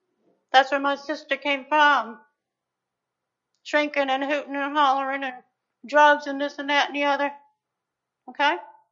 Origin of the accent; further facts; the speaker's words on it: Eastvale, Pennsylvania, United States; I am from Eastvale, Pennsylvania, just saying.